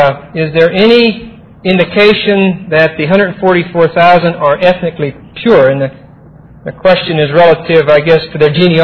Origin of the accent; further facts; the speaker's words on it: East Pittsburgh, Pennsylvania, United States; Now, when I was a young person, I was raised in East Pittsburgh, which is a dump on the east side of Pittsburgh.